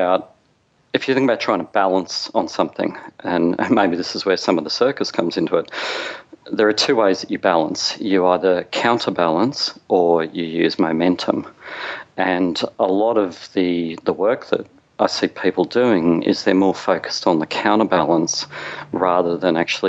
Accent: Australia; Growing up in Australia, I played a lot of sport as a kid.

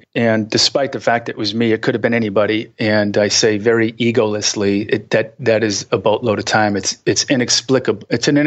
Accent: Boston, Massachusetts, United States; Yes, Boston, Massachusetts.

